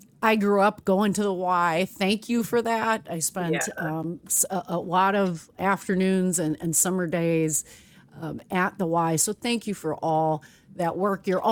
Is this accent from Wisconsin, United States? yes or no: yes; Milwaukee, Wisconsin, United States; I have had friends of mine growing up in Milwaukee that I went to school